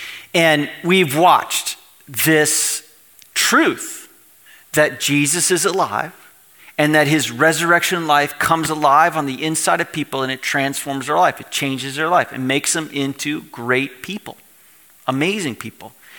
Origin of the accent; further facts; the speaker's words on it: Tampa, Florida, United States; moved away as an adult; now in Ottawa, Canada; Most of you know I'm originally from Florida, Tampa area, Clearwater, St. Pete.